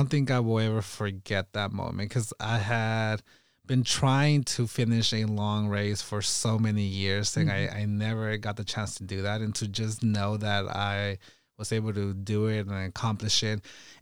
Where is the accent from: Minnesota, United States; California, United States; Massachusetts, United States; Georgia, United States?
California, United States; A big mistake being a Californian. Like, I never feel prepared for the cold.